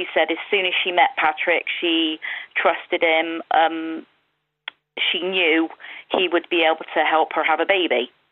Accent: Bristol, South West England, United Kingdom; also born or lived in Oldham; I was 12 days old when I came home from, because obviously I was born up in Oldham. So I was 12 days old when I came home to Bristol.

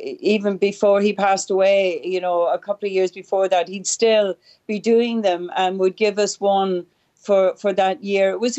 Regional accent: Ulster, Ireland; when I grew up in Donegal

